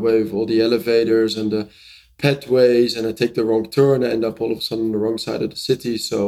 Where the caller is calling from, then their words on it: Chicago, Illinois, United States; Cold Chicago, but it's not as cold as I thought it would be. But still middle of the winter here.